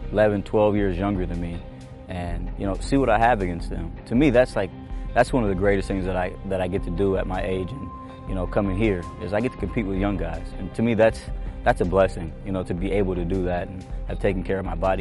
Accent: Salina, Kansas, United States; I was born and raised in Salina, Kansas. You know, more of a, like, smaller town, kind of country. You got wheat fields, you got cattle

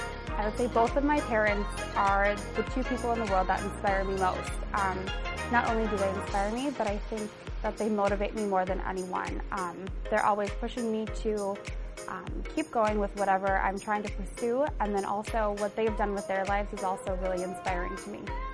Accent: Forest Lake, Minnesota, United States; is my second year on the team, and I'm from Forest Lake.

